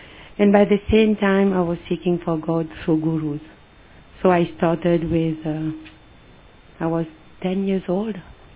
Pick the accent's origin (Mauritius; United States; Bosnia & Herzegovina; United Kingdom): Mauritius; born there; My 4 grandfathers come from the south of India, from Tanjavur. And I was born in Mauritius. I have an Indian name, Indian body, Indian heart, and I don't speak Hindi.